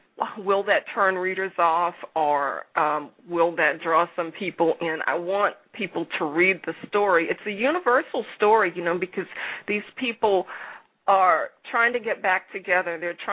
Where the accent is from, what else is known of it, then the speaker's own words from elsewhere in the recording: New Orleans, Louisiana, United States; now in Houston, United States; Well, I'm from New Orleans, and New Orleans is a melting pot. I live in Houston.